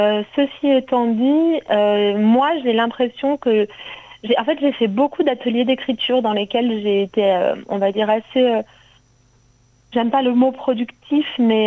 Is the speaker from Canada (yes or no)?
no; Grenoble, Auvergne-Rhône-Alpes, France; now in Paris, France; je suis montée à Paris, parce que je viens de Grenoble.